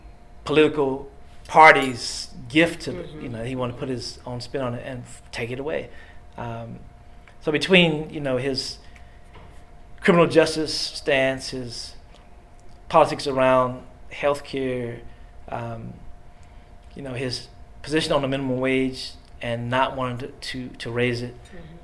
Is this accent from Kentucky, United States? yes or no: yes; Danville, Kentucky, United States; I had my most recent play was staged again 2 months ago in my hometown of Danville at the Frank X. Walker Literary Festival.